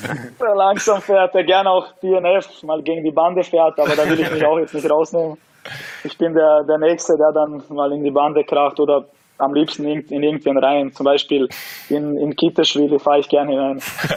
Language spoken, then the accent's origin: German; Austria; ich bin in Österreich geboren, ich bin aufgewachsen hier und alles